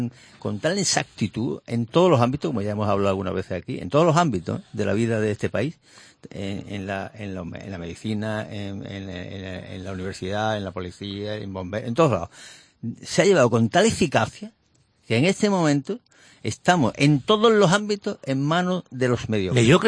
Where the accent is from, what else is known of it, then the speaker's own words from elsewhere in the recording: Andalusia, Spain; yo soy andaluz, no soy ni malaguita, ni andalucista, ni nada de eso.